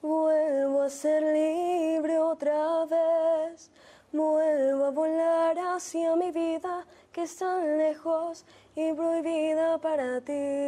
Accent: La Vega, Cundinamarca, Colombia; also born or lived in Bogotá; Yo nací en Bogotá y literalmente me crié gran parte de mi vida hasta hoy acá en La Vega.

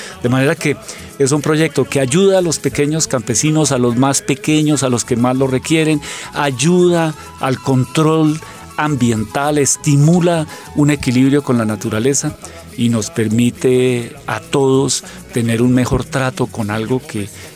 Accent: Bogotá, Colombia; born there; Nosotros todos nacimos en Bogotá, somos 9 hermanos, 6 mujeres, 3 hombres. Yo soy el octavo de esa familia.

